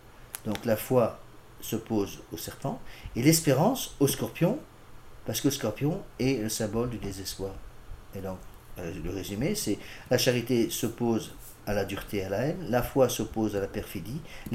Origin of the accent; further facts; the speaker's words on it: Morocco; moved away; Je me rappelle quand j'étais gamin au Maroc